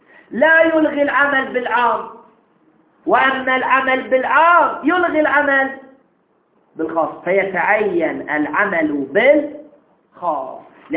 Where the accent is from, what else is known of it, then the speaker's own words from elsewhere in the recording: Bahrain; لا أنا من البحرين